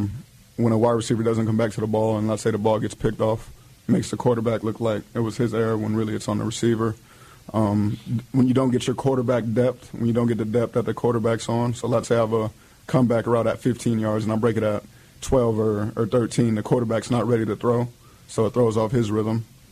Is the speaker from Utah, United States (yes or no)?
no; Los Angeles, California, United States; I'm from Los Angeles.